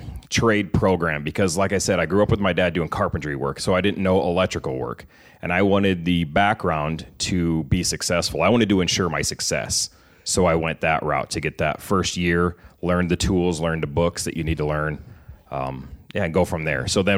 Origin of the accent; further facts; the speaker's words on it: Sioux City, Iowa, United States; also born or lived in Remsen; So actually, for the most part, I grew up in Siouxland, but I did start out in Remsen, Iowa, so that's a little bit northwest.